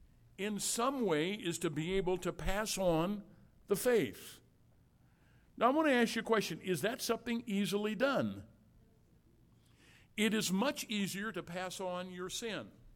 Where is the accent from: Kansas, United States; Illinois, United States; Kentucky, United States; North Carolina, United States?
Illinois, United States; When I was a boy growing up in Southern Illinois, I grew up very close to Southern Illinois University.